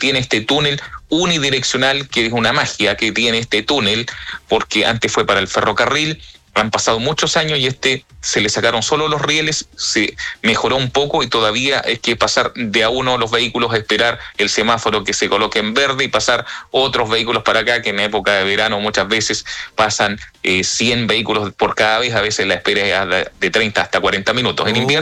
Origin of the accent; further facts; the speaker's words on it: Curacautín, Araucanía, Chile; born there; also born or lived in Lonquimay; Yo llevo 35 años en la comuna de Lonquimay, nací en Curacautina, la comuna vecina, pero me siento lonquimayino